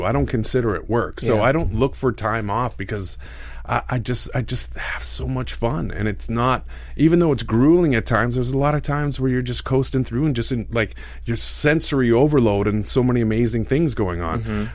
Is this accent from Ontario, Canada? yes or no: no; Winnipeg, Manitoba, Canada; it's dealing with my hometown in Winnipeg